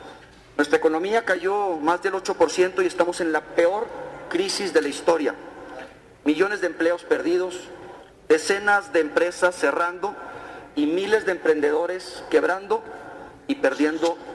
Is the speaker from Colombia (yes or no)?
no; Nuevo León, Mexico; Con mucho orgullo vengo del estado de Nuevo León, el norte de México